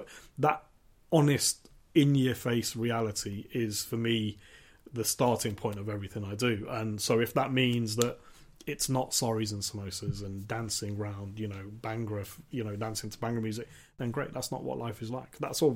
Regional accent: Leicester, East Midlands, United Kingdom; I grew up in Highfields, North Evington, sort of inner city Leicester.

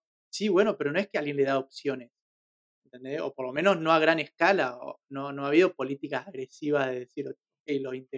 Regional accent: Argentina; ella es mi novia, somos los dos de Argentina.

